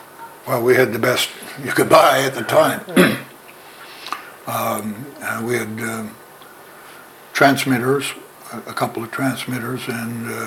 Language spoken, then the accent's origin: English; Colchester, Ontario, Canada; also born or lived in Windsor; I was raised in Colchester, Ontario, which was a village-type community, not too far from Windsor, and there was a mixed, many mixed immigrants in that area, nationalities and immigrants.